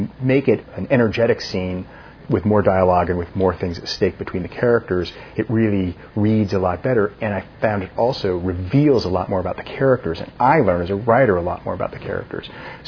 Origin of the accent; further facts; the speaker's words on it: Seattle, Washington, United States; I grew up in Seattle, but I would go up to Wrangell for the summers sometimes.